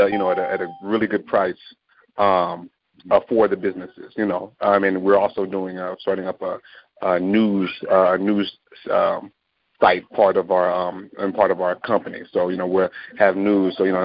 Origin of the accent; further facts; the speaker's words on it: Dallas, Texas, United States; I'm from Dallas, Texas, part owner in a film company here